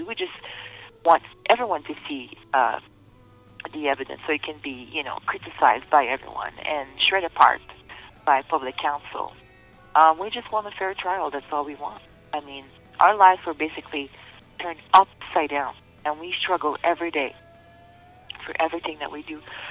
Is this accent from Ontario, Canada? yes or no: yes; Ontario, Canada; I'm a Canadian citizen. I married my husband in Canada. I'm French-Canadian from Northern Ontario. So, I one thing I have to say is I'm also white. I'm not Muslim.